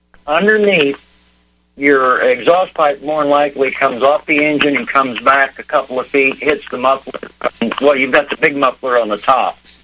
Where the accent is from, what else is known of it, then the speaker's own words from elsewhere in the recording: Texas, United States; Yes. Okay, well, hey, I'm from West Texas. I can butcher any word in the world.